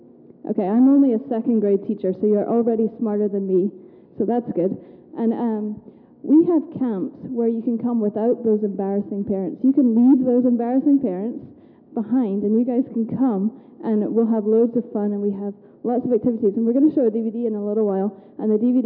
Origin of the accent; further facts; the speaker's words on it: Scotland, United Kingdom; and I'm from Scotland, but I have a bit of a mixture of an accent.